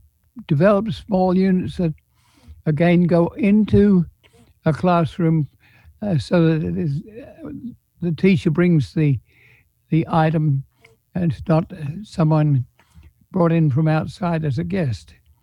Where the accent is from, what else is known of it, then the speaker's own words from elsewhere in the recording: Australia; now in United States; I came from Australia